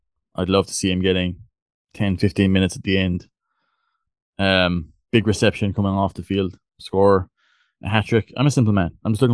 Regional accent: Cork, Munster, Ireland; I'm like, sorry, that's just my accent. Sorry.

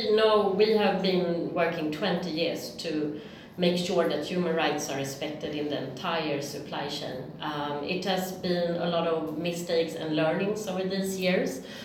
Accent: Sweden; English is a second language; But really, I grew up in Sweden, so we have a lot of space.

